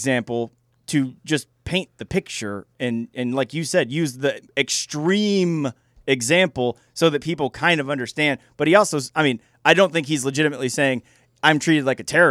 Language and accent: English; Alabama, United States; I cannot just walk down the street in Alabama when I go back to my hometown